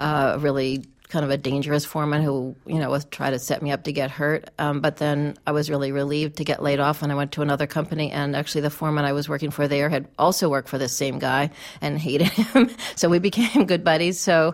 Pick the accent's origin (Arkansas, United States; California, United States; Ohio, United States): Ohio, United States; Cleveland; I grew up in Cleveland